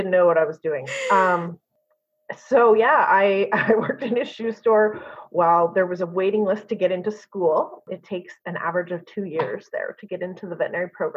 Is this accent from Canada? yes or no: yes; Canada; I'm originally from Canada and I went to school there.